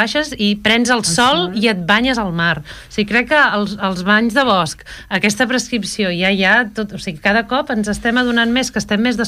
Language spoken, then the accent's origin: Catalan; Barcelona, Catalonia, Spain; la meva família és, és del Berguedà, el meu avi era pagès, i jo he nascut i crescut a Barcelona